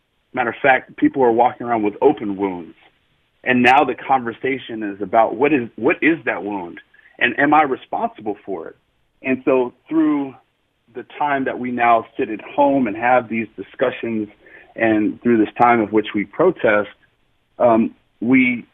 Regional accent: Maryland, United States; also born or lived in California; I was born in California. I grew up in Maryland. And I went to school at Michigan.

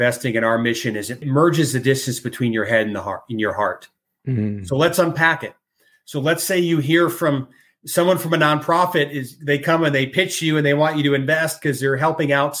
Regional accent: Michigan, United States; we're from Michigan originally, so we have Michigan roots.

